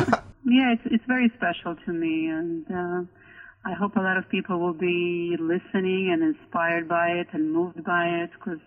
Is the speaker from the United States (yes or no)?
no; Moldova; born there; English is a second language; Right. I was born in Eastern Europe. It used to be a part of Soviet Union, but now it's an independent country called Moldova.